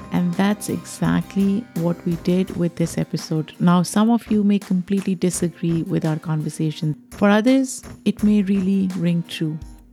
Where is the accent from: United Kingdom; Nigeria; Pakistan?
Pakistan; now in United States; I grew up in Pakistan.